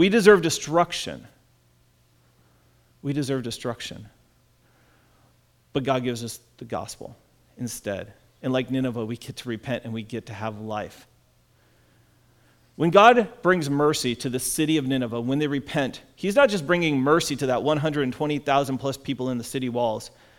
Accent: Shelton, Washington, United States; So I grew up in Shelton, teenager in Shelton.

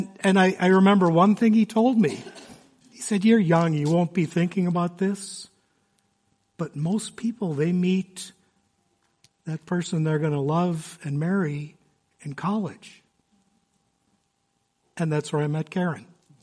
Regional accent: Braham, Minnesota, United States; I grew up in Minnesota, about an hour north of here. I went to high school in Braham, Minnesota. and went to St. Stephen's Lutheran Church in Braham.

